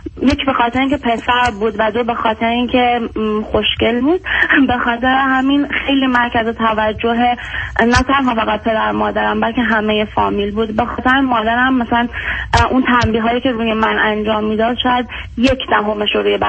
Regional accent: Iran; moved away as an adult; دیگه 18 سالگی از ایران که اومدم بیرون

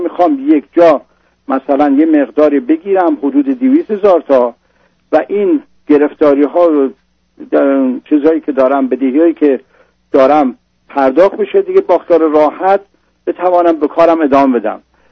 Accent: Iran; moved away; ما حدود 30 سال پیش از ایران اومدیم بدون اینکه هیچی داشته باشیم

